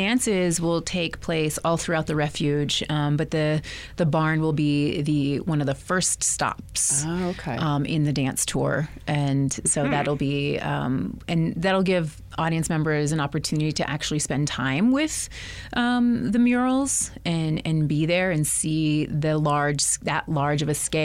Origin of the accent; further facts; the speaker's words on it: Albuquerque, New Mexico, United States; I'm from Albuquerque and having, you know, lived here and spent a lot of time in nature and also in the urban areas of Albuquerque